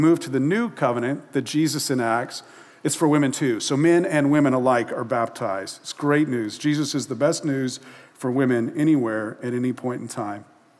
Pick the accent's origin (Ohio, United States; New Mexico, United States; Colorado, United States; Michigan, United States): New Mexico, United States; now in Puget Sound area, United States; Good example from my home state. I grew up in New Mexico and was, before moving here to the Puget Sound area